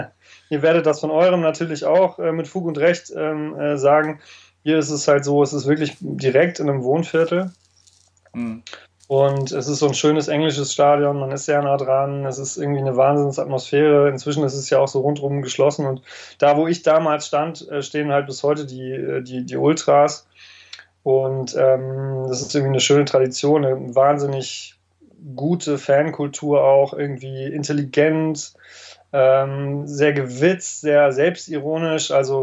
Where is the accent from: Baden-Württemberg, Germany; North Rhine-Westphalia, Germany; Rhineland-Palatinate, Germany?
North Rhine-Westphalia, Germany; Werther; Ich bin gebürtiger Ostwestfale, geboren und aufgewachsen in einem Vorort, der Werther heißt